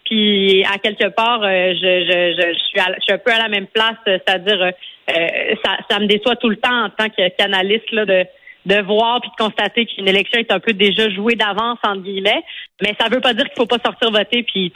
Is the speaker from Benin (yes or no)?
no; Montreal, Quebec, Canada; j'habite à Montréal, où j'ai grandi dans Maurice-Richard.